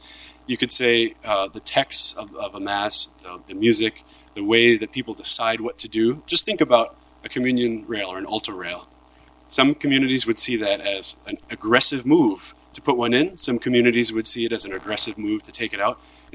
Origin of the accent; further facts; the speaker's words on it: New York, United States; I'm from New York. You know, this is how we talk.